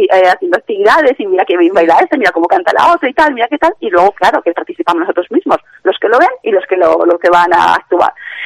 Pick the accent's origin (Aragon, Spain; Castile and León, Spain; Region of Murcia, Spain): Aragon, Spain; Zaragoza; yo soy de Zaragoza, ya conocía a la Cáritas que trabajaba allí en mi parroquia